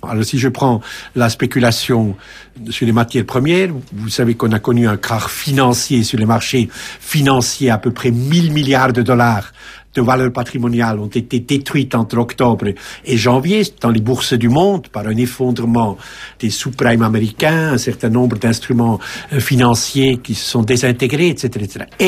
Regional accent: Geneva, Switzerland; ou suisse aussi, je suis de Genève.

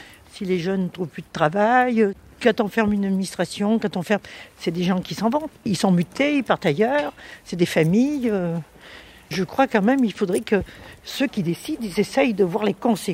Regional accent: Landogne, Auvergne-Rhône-Alpes, France; born there; Moi, je ne suis pas née à Ambert, je suis née à Ricambraille. Je suis née à Landogne.

